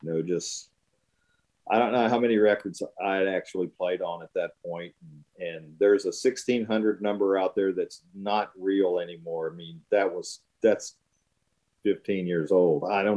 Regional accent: Warren, Ohio, United States; I grew up in Warren, Ohio, which is eastern Ohio, right in the Steel Valley, right between Cleveland and Pittsburgh

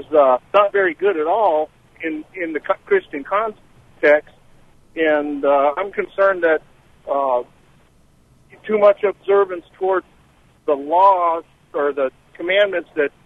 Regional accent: Tyler, Texas, United States; I'm from Tyler, Texas.

